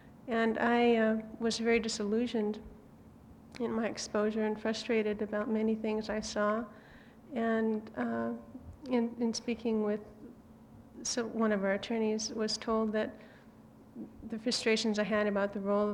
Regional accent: Anchorage, Alaska, United States; As a means of introduction, I am a Nubat. I grew up here in Anchorage, recent law graduate

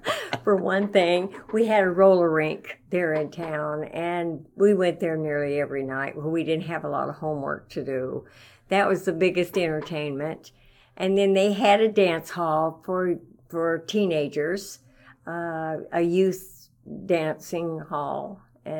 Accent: Canyon City, Colorado, United States; I grew up in Canyon City, and I was the youngest child

